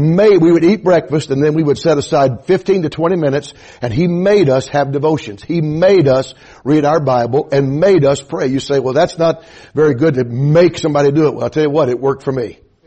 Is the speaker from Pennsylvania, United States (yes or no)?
no; Atlanta, Georgia, United States; My hometown is Atlanta. It's going up in flames. My uncle still lives down there